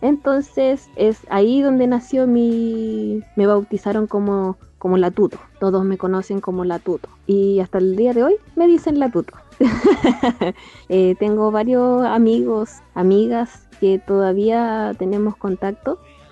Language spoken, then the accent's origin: Spanish; El Salvador, Atacama, Chile; now in La Serena, Chile; Yo actualmente vivo acá en La Serena. Yo soy nacida y criada en El Salvador.